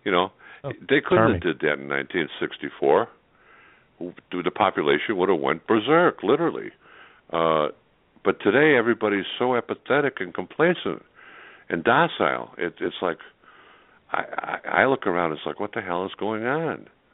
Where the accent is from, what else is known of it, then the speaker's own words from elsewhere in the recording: Chicago, Illinois, United States; Well, you know, growing up in Chicago, I knew the water runoffs from factories into Lake Michigan.